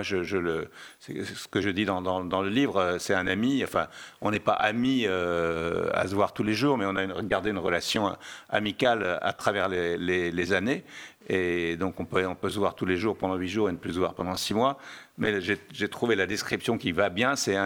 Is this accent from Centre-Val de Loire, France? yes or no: yes; Châteauroux, Centre-Val de Loire, France; born there; je suis né à Châteauroux, enfin à côté de Châteauroux